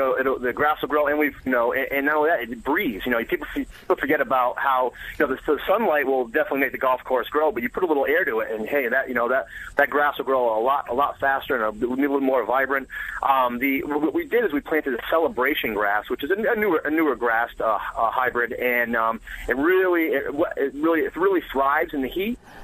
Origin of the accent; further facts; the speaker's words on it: Connecticut, United States; I grew up in Connecticut and I played on a Donna Ross golf course.